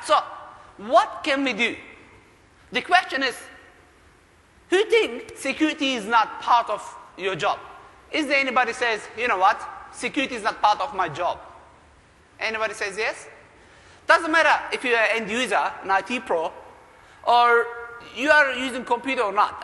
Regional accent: Australia; So I'm from Australia.

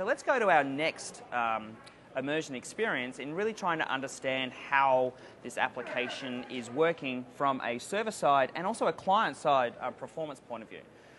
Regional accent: Adelaide, South Australia, Australia; now in Sydney, Australia; I'm really from Adelaide, but I don't tell many people that.

